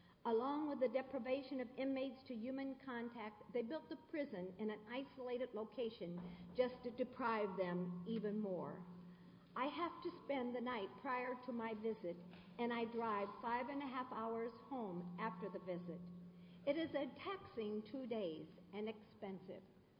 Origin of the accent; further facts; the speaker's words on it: Quincy, Illinois, United States; from Quincy, Illinois.